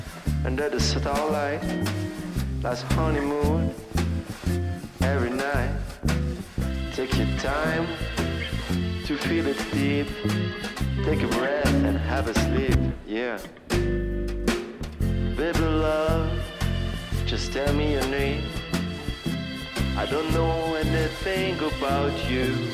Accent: Ticino, Switzerland; Dall'altra parte, come ticinese, a me piacerebbe poter veramente andare oltre quel complesso di inferiorità che si ha nei confronti del resto della Sv

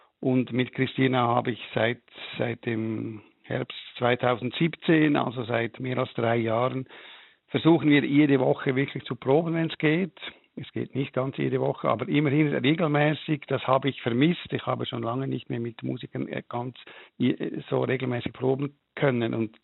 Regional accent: Lucerne, Switzerland; Und ich bin ja aus Luzern, ich bin da geboren und wohne immer noch da.

